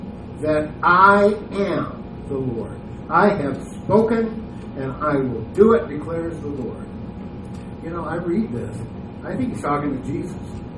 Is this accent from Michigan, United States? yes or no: no; Omaha, Nebraska, United States; You know, I came from Omaha, which has a huge Russian population, huge Jewish population.